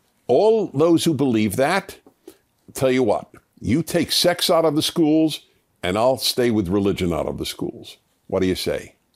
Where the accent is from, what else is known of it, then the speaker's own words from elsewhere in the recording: United States; I am an American.